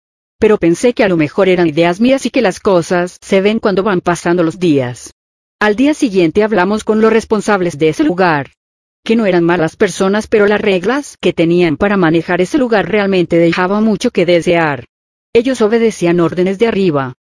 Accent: Argentina; now in Spain; Nosotras somos argentinas. Y hace 7 años que estamos en España. Vinimos para buscar empleo y poder salir adelante ya que la situación en mi país está muy mala. Somos argentinas pero con ascendencia española. Mis bisabuelos eran de aquí.

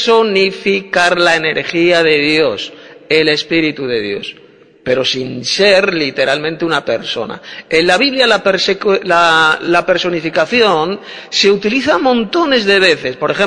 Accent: Madrid, Community of Madrid, Spain; de Madrid, España.

